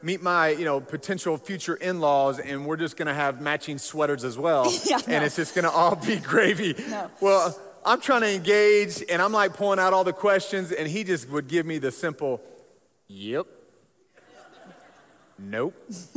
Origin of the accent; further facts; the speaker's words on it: Indianapolis, Indiana, United States; I'm an inner city kid from Indianapolis, Indiana.